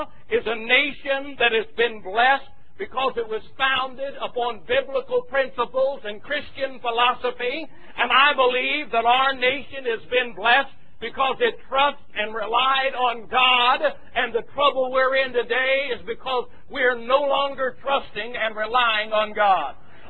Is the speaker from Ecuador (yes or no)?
no; United States; I'm an American. I'm glad for that.